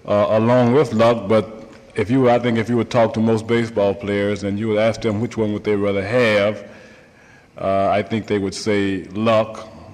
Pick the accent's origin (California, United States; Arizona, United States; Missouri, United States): Missouri, United States; St. Louis; I was born and raised around St. Louis, and I used to go to the ballpark quite a lot.